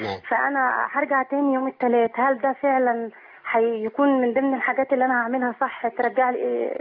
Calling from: Riyadh, Riyadh Province, Saudi Arabia; من الرياض.

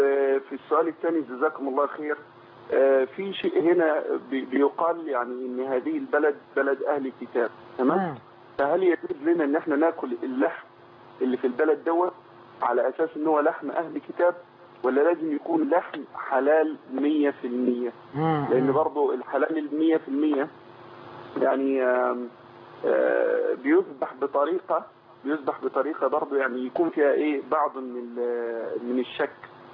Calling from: Australia; معلش أصل أنا بتصل من أستراليا فالمكان بعيد

